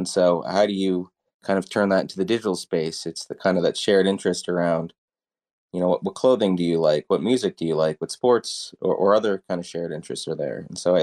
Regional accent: United States; accent: American; I'm American. I guess you heard from the accent.

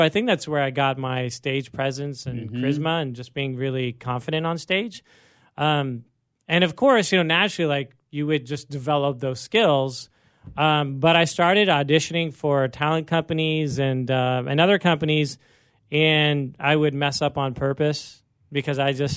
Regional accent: Quebec City, Quebec, Canada; born there; I was born in Quebec City.

